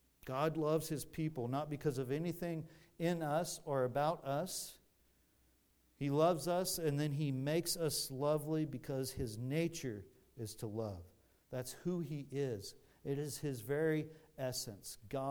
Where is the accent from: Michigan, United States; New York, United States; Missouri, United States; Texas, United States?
Texas, United States; I'm a Republican, right? I'm Baptist. I'm American. I'm from Texas.